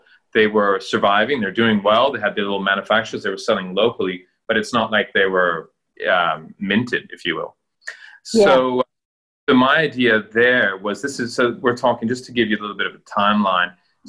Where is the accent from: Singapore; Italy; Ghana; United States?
Italy; growing up in Italy, fashion is very apparent.